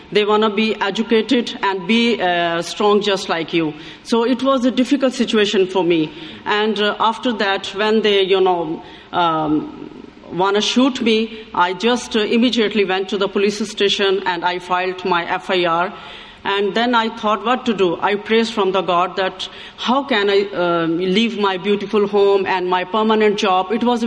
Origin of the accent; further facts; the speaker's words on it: Pakistan; English is a second language; I'm from Pakistan.